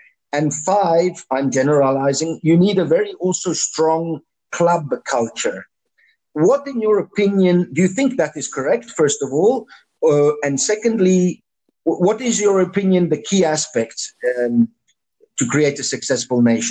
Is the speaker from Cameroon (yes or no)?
no; Italy; now in South Africa; I come from Italy, and I heard only bad things growing up, and I've been living in South Africa